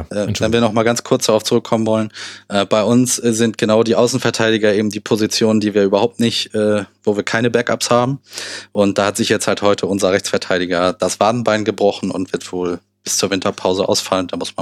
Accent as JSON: {"language": "German", "region": "Hamburg", "country": "Germany"}